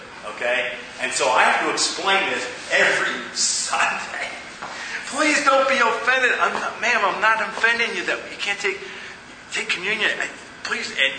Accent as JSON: {"language": "English", "town": "Cleveland", "region": "Ohio", "country": "United States", "tie": "born or raised there", "said": "When I grew up in Cleveland, Ohio, I had Baptist friends, Methodist friends, Lutheran friends and Catholic friends."}